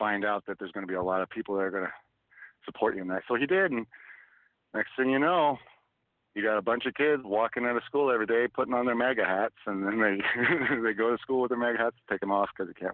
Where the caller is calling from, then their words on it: Idaho, United States; from Idaho.